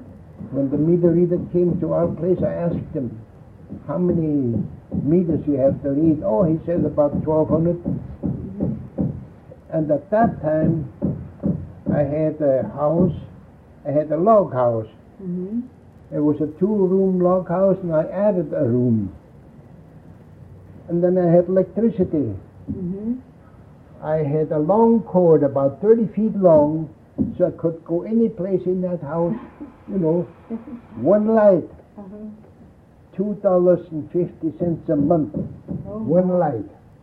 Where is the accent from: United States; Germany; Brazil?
Germany; Munich, Bavaria; English is a second language; moved away; Of course, she come from a big city like myself. I come from Munich, and so did she.